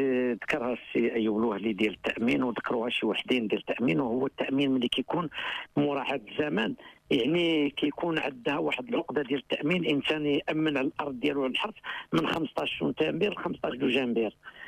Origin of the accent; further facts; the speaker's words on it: Morocco; وحنا كمغاربه كنضامنوا دائما